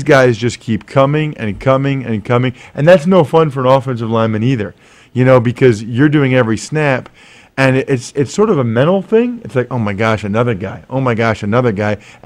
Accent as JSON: {"language": "English", "town": "Reading", "region": "Pennsylvania", "country": "United States", "tie": "born or raised there", "said": "I grew up in Reading, Pennsylvania, an hour west of Philly, so gigantic Eagles fans."}